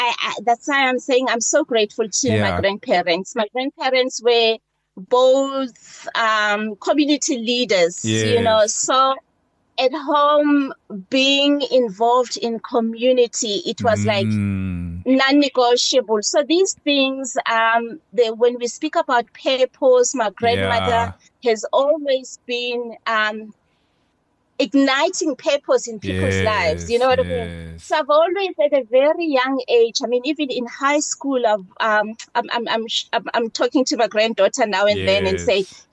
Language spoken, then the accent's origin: English; Tsakane, Gauteng, South Africa; also born or lived in Dundonald; I was born in Tsakane.